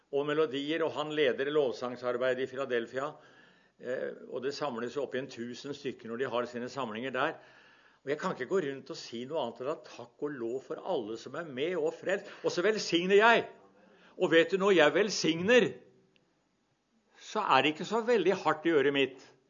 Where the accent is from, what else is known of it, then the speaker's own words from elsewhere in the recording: Porsgrunn, Telemark, Norway; det fortelles om en historie fra Porsgrunn, der jeg vokste opp